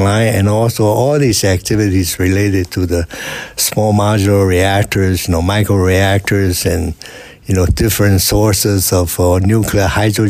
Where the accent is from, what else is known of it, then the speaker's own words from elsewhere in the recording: Taiwan; English is a second language; moved away as an adult; now in United States; I was originally from Taiwan, and I got my bachelor's degree in nuclear engineering, and I came to United States in 1973